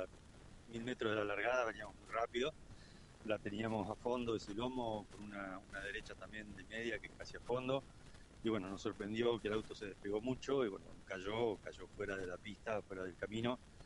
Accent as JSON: {"language": "Spanish", "region": "Río Negro", "country": "Argentina", "said": "somos del sur de Río Negro"}